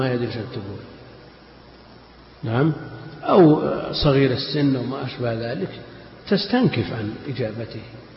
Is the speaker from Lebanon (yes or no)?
no; Najd, Saudi Arabia; احنا عندنا في نجد